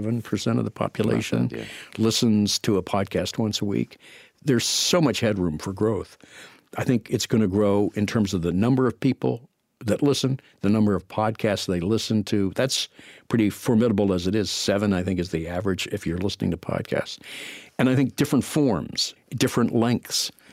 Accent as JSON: {"language": "English", "region": "Pennsylvania", "country": "United States", "tie": "born or raised there", "said": "We grew up outside Philadelphia."}